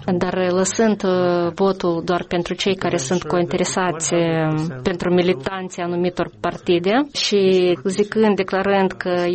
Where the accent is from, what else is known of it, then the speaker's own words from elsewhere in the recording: Albania; Romanian is a second language; Eu vin din Albania, sunt originar din Albania